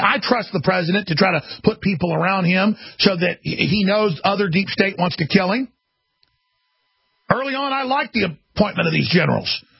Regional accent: Texas, United States; I'm an American, and I'm a Christian, and I'm a Texan.

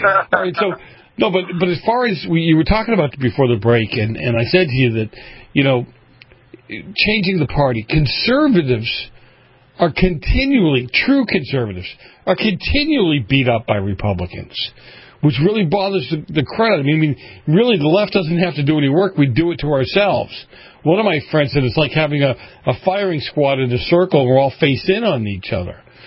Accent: Boston, Massachusetts, United States; I grew up in Boston.

